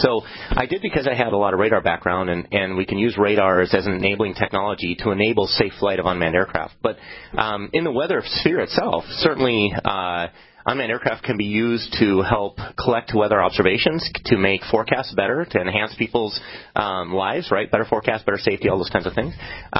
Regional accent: Detroit Lakes, Minnesota, United States; So I'm actually from the area, a big sports buff as well. I'm from Detroit Lakes, Minnesota.

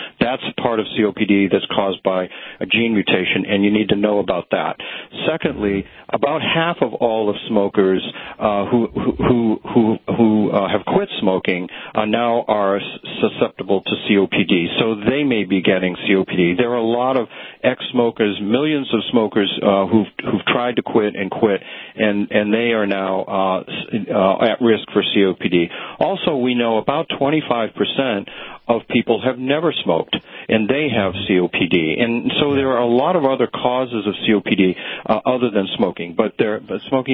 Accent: Massachusetts, United States; I'm actually from the Northeast, around the Boston area.

